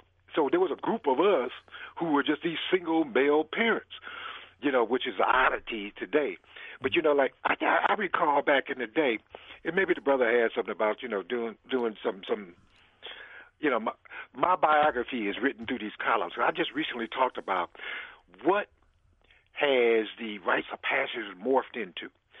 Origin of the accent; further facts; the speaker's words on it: Milwaukee, Wisconsin, United States; When I was growing up in Milwaukee, we left the door open.